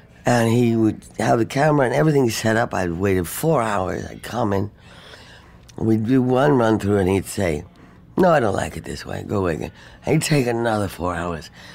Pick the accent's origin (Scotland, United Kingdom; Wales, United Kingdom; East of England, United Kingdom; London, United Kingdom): London, United Kingdom; now in New York, United States; I grew up in London